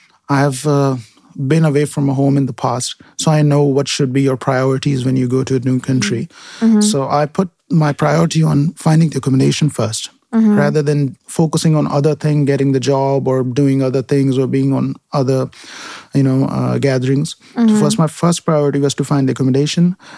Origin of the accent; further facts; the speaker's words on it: Karachi, Sindh, Pakistan; now in Germany; I'm from Karachi, Pakistan, and I'm studying Master's in Management and Data Science here in Lufana. I've been here for 1.5 months now